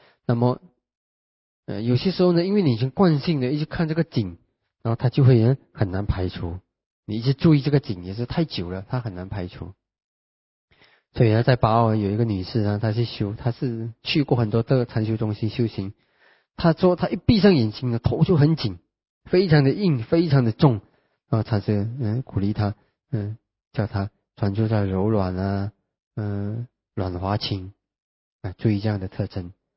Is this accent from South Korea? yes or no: no; China; 我们中国人呢讲的这个道心，翻译起来是有点困难的。